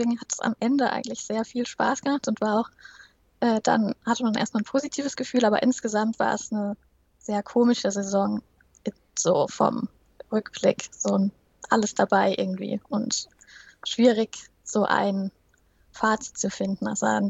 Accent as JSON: {"language": "German", "town": "Darmstadt", "region": "Hesse", "country": "Germany", "lives_now": "Mainz, Germany", "said": "Ich komme auch ursprünglich aus Darmstadt. Mittlerweile wohne ich in Mainz, bin da durch Studium gelandet und jetzt auch durch meinen Job."}